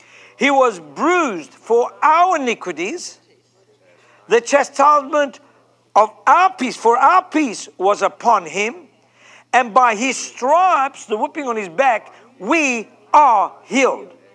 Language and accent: English; South Africa; I'm from South Africa. I can get away with that language.